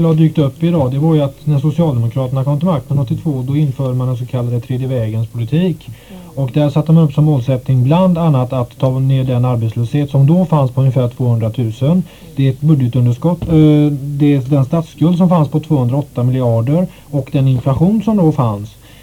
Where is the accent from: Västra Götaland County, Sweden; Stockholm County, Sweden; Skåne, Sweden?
Västra Götaland County, Sweden; Gothenburg; Och jag kommer ju från Göteborg